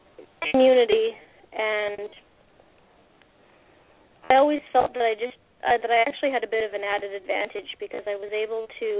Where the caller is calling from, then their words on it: British Columbia, Canada; I am in British Columbia. This is true.